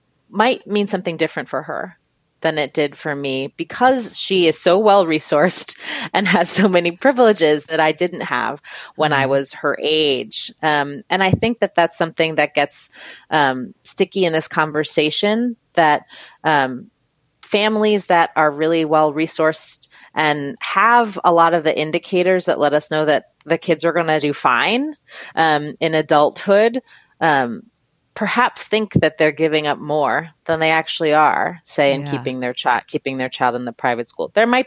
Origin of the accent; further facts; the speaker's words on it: Brooklyn, New York, United States; I grew up in Fort Greene, Brooklyn.